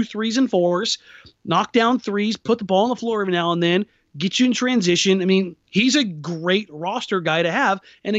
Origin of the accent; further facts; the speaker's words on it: Los Angeles, California, United States; now in Portland, United States; I mean, I'm an LA guy.